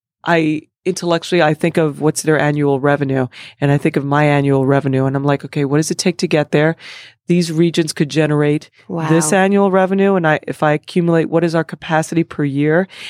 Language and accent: English; Long Island, New York, United States; I really felt like I was lucky that I was brought up in Long Island in New York